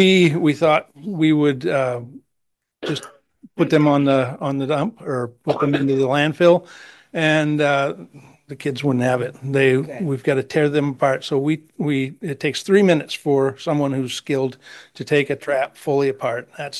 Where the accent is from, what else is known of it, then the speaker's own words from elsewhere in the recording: Matinicus Island, Maine, United States; also born or lived in Newcastle, Maine; I'm the founder of Oceanswide. I come from Newcastle, Maine. I grew up on Matinicus Island